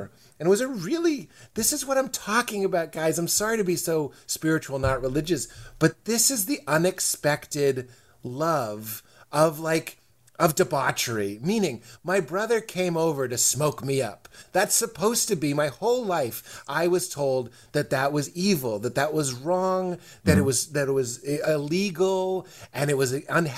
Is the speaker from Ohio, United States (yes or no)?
no; Boston, Massachusetts, United States; we're from Boston. So we're like kind of repressed and we don't communicate the best.